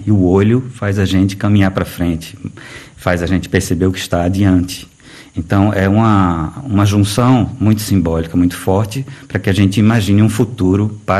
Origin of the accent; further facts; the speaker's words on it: Manaus, Amazonas, Brazil; born there; also born or lived in Recife / Rio de Janeiro; eu sou nascido em Manaus, mas por uma contingência, porque minha família é pernambucana. Então, meus pais estavam estudando ecologia nos anos 70, quando eu nasci lá. E depois me mudei para Recife, morei também no Rio de Janeiro.